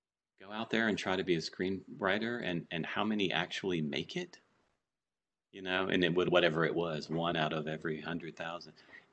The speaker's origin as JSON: {"language": "English", "town": "Baton Rouge", "region": "Louisiana", "country": "United States", "tie": "born or raised there", "said": "I remember I grew up in Baton Rouge, Louisiana"}